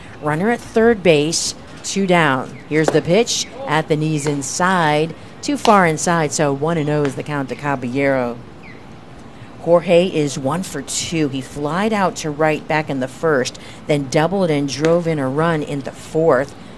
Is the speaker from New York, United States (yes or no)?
no; Ohio, United States; I'm from Ohio, and going up in the summers, they're so, you know, they're hot during the day, but cool at night.